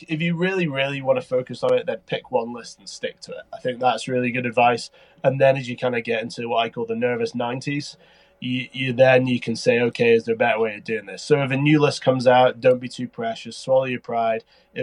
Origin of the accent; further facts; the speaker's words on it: Scotland, United Kingdom; And they found out I was from Scotland.